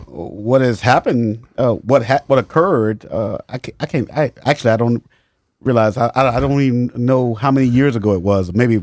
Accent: Little Rock, Arkansas, United States; also born or lived in Phoenix, Arizona; No, I was born in Phoenix, Arizona, raised in Little Rock.

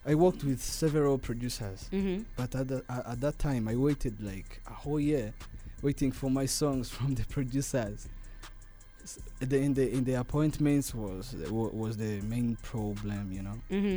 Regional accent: Kibuye, Western Province, Rwanda; I'm from Kibuye.

